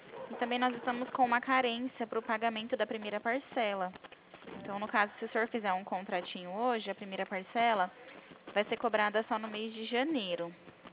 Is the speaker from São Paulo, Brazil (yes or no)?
yes; Presidente Prudente, São Paulo, Brazil; eu sou de Presidente Prudente